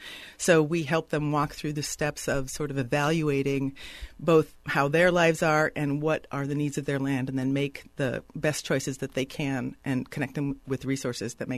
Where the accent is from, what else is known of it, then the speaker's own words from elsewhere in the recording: Minnesota, United States; or like I grew up in Minnesota.